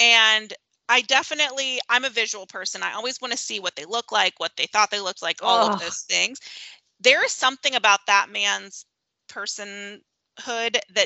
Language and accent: English; Midwest, United States; Well, I grew up in the Midwest. So, like, Olive Garden is like, that's like a fancy restaurant.